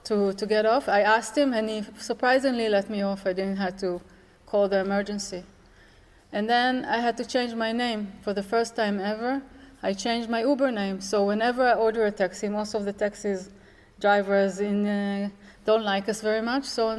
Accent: Israel; As an Israeli, I never had to hide my identity. People would ask me where I'm from, I would say I'm from Israel.

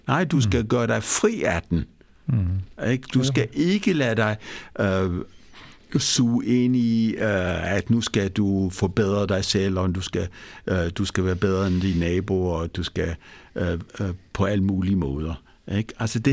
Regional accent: Greece; for mig, som er skal se kulturelt mere af dansker, end jeg er græker

